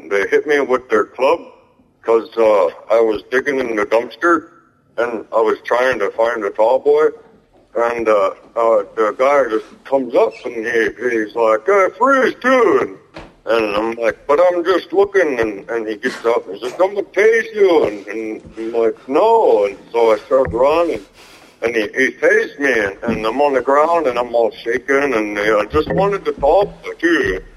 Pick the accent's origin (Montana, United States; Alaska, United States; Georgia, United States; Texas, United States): Montana, United States; Busby; now in Billings, United States; I'm here from the Busby, but I'm staying the Billings, too.